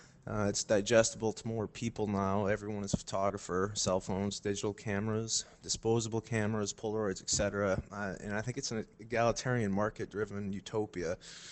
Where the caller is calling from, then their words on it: Palermo, Sicily, Italy; I'm calling from Palermo, Italy.